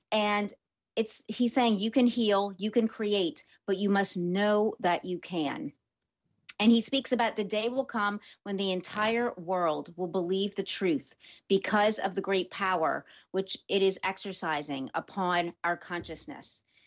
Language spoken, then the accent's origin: English; New Orleans, Louisiana, United States; I love Saints football. They're my team. I'm from New Orleans.